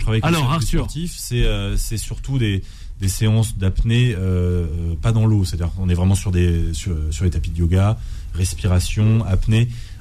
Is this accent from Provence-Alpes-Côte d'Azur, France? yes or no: yes; Nice, Provence-Alpes-Côte d'Azur, France